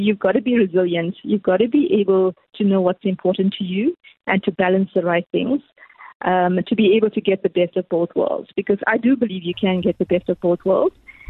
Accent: Durban, KwaZulu-Natal, South Africa; So Dudu, I grew up in Durban

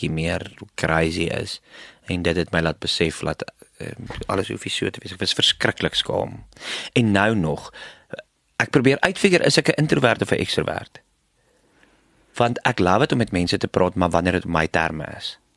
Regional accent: Bethal, Mpumalanga, South Africa; ek is gebore in Bethal, in 1988, en toe op 'n plaas gebly daar, en toe baie rondgetrek

